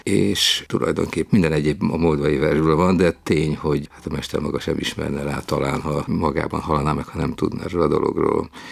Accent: Budapest, Hungary; olyan dolgok, amiket ő is, én is átélhettem, ő Kolozsváron, én Budapesten.

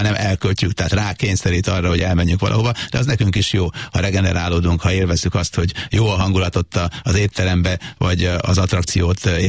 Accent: Sopron, Győr-Moson-Sopron, Hungary; born there; Sopronba, ugye szülővárosomba

